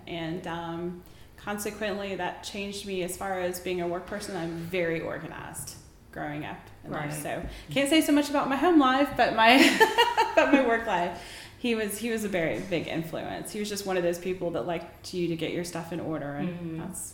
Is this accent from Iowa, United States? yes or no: no; Kokomo, Indiana, United States; born there; also born or lived in Montgomery, Alabama; I was born in Kokomo, Indiana. And my dad was military, so for the first 2 years I was out of Montgomery, Alabama, and then from three on I was raised here, so pretty much 5 miles down the road from, you know, where we live now.